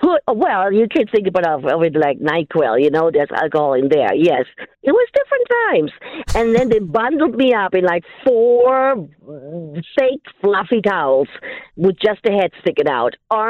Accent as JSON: {"language": "English", "country": "Germany", "tie": "born or raised there", "second_language": "English", "said": "I grew up in Germany, and it was about probably 4 decades ago"}